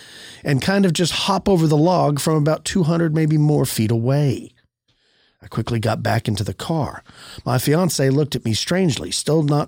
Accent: Florida, United States; We're from Florida, so it's just unfamiliar to us.

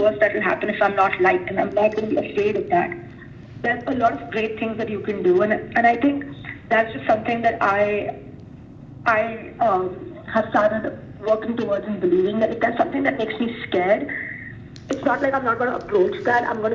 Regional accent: India; moved away; growing up in India, I come to a developed world.

